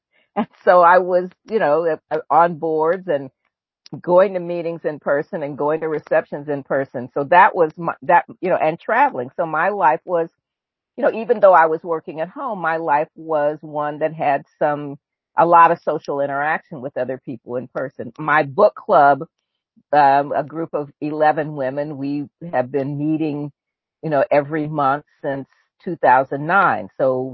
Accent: Indianapolis, Indiana, United States; Like, I grew up in Indianapolis. I remember there was, you know, Indianapolis had 12 cases.

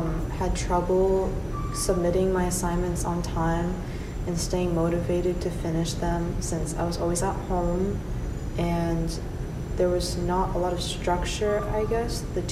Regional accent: Greenwich, Connecticut, United States; I'm from Connecticut, and I'm from a town called Greenwich

